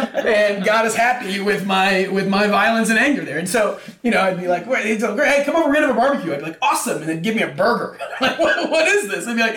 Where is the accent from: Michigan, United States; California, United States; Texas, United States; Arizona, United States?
Texas, United States; So my buddy and I that I grew up with in Texas, who's at college with me, went to this place called Smoke